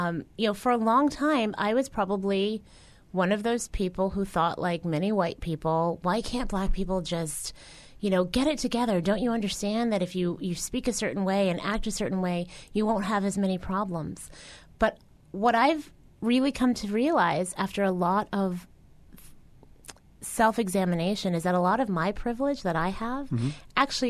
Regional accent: Texas, United States; So I was never asked what I was, though, until I moved to New York. I grew up in Texas

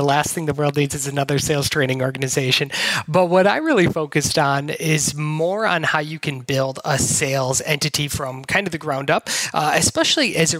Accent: Wisconsin, United States; Well, I grew up in Wisconsin in an entrepreneur.

